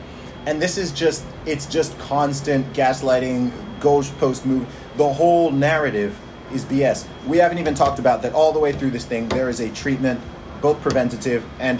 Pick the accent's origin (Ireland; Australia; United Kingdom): United Kingdom; England; Throughout this whole thing, I'm from England.